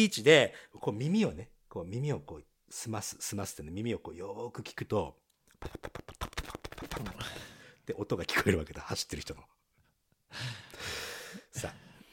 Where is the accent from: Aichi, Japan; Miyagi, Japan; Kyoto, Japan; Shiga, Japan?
Miyagi, Japan; Sendai; 仙台、この方も仙台出身だし、俺もね、仙台出身